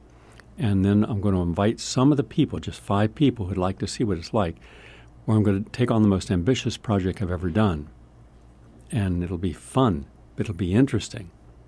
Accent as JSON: {"language": "English", "region": "West Virginia", "country": "United States", "tie": "born or raised there", "said": "I grew up in West Virginia, hillbilly country."}